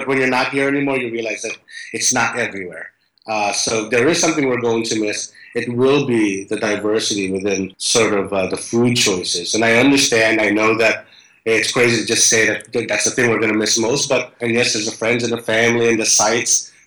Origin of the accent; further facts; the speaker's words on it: New York, United States; when I was growing up in the Lower East Side, this area was either called the Bowery or Chinatown or Little Italy.